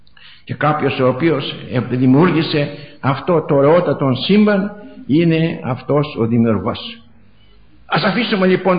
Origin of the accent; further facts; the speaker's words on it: Paros, South Aegean, Greece; κάτω στην πατρίδα μου την Πάρο